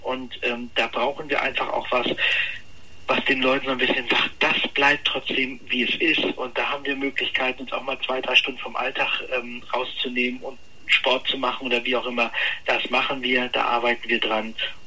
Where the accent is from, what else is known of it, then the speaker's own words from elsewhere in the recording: Schleswig-Holstein, Germany; born there; also born or lived in Hamburg; Ich bin in Schleswig-Holstein geboren, habe dann zwar fast 25 Jahre in Hamburg gelebt und bin dann irgendwann wieder zurück nach Schleswig-Holstein und ich bin leidenschaftlicher Schleswig-Holsteiner.